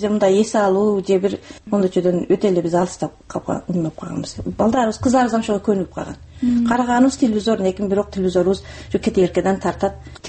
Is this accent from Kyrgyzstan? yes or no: no; Isfara, Sughd, Tajikistan; moved away as an adult; максат мен өзүм Сфарадан болом